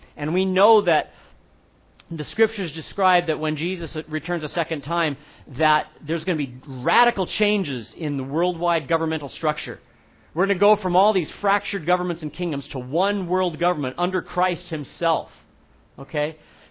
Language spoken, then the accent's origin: English; United States; I love being an American. I love our country.